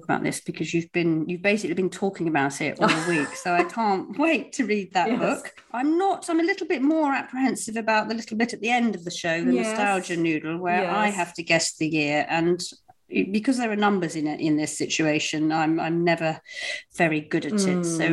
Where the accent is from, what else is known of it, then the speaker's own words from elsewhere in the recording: South West England, United Kingdom; Well, you know I'm Cornish and I grew up in Cornwall.